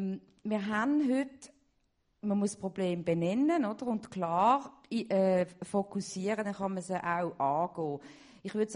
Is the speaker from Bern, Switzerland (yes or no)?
no; Basel, Basel-Stadt, Switzerland; ich komme aus Basel